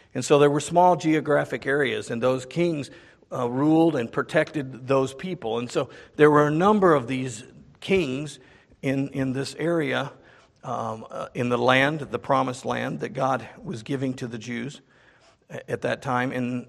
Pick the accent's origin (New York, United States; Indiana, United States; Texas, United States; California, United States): New York, United States; Ithaca; which is probably somewhat like, you know, from here to my hometown, which is in Ithaca.